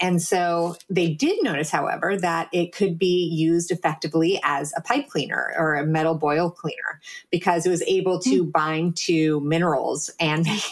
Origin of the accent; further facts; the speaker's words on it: California, United States; I don't know if it's because I'm from Silicon Valley